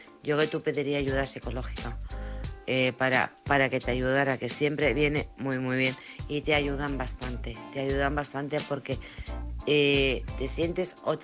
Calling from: Alcorcón, Community of Madrid, Spain; de Alcorcón.

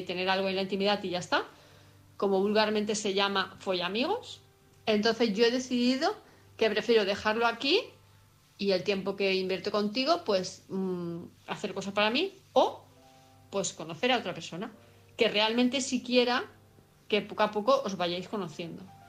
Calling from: Palma, Balearic Islands, Spain; de Palma de Mallorca.

